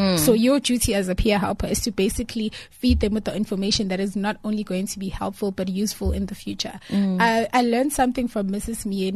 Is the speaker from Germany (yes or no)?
no; Johannesburg, Gauteng, South Africa; I came from Joburg, and believe it or not, my Zulu was very shaky.